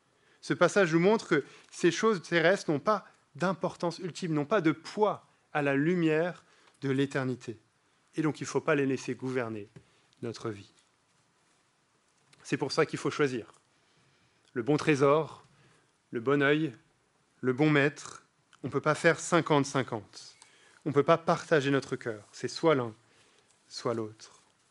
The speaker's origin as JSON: {"language": "French", "country": "France", "said": "Je soutenais la France, je suis français. J'aime beaucoup la Belgique. J'ai passé beaucoup de temps en Belgique."}